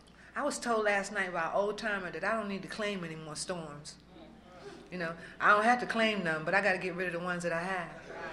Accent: New York, United States; now in Washington, United States; I'm from New York. And I got clean in Washington, D.C. I first came around in 84, then I went back out. My sister brought me here because we lost our mother and father in New York.

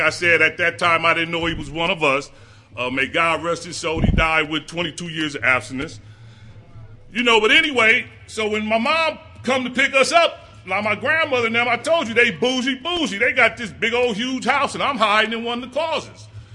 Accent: Omaha, Nebraska, United States; now in Minneapolis, United States; So I'm from Omaha. I live in Minneapolis. You know, I lived in five cities. Yeah, I lived in your city too, Chris, and I set up shop.

